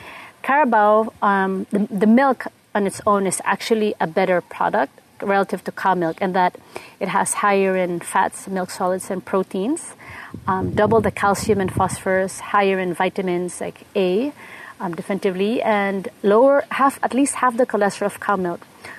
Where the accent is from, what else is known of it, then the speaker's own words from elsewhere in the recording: Philippines; to bring it back to my home country, and use all my experience to build a brand that's Filipino but world class.